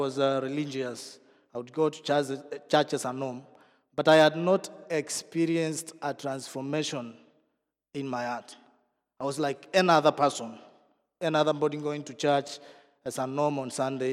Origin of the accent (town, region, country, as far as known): Kenya; moved away as an adult; now in Netherlands